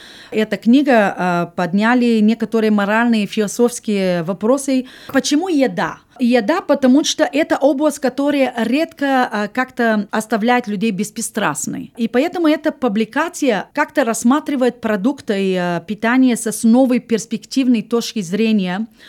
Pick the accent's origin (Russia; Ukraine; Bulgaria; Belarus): Bulgaria; Russian is a second language; в Болгарии, я из Болгарии, до перестройки, как-то называется. В 79-м году я тогда была, наверное, в 8-м классе. И мой русский из этого времени.